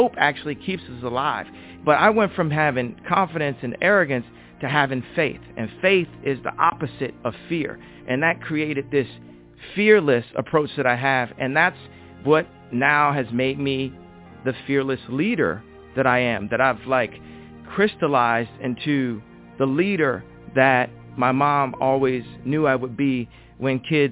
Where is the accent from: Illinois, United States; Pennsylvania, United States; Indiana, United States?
Illinois, United States; Chicago; never think that I'm not from Chicago for one second.